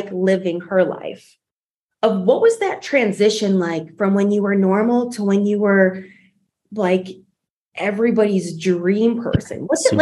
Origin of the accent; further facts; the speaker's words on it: Poland; so I'm from Poland.